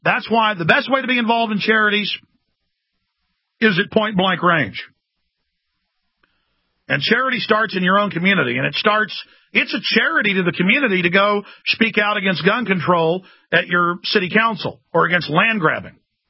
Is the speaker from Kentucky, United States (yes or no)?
no; Dallas, Texas, United States; when I was growing up in Dallas, every Christmas, every holiday, we would go spend 3 or 4 hours several times down there